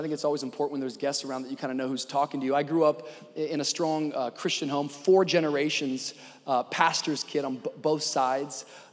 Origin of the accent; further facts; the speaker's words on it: Tacoma, Washington, United States; for me in the … household growing up in Tacoma, Washington, meant that we should arrive promptly at 2:45 p.m.